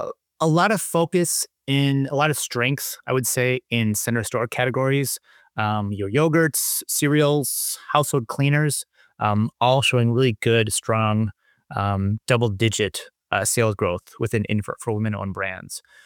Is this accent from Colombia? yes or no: yes; Colombia; Women-owned, Colombian-owned. You know, I have to give it a little shout-out for my home country, of course.